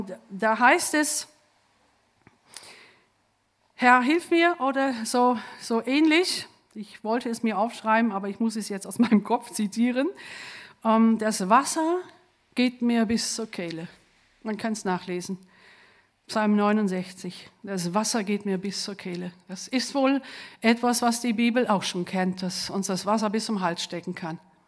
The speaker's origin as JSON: {"language": "German", "region": "Lower Saxony", "country": "Germany", "said": "ich bin keine Schwäbin, ich komme aus Norddeutschland und genauer gesagt aus Ostfriesland, aber ich lebe schon sehr, sehr lang hier im Süden."}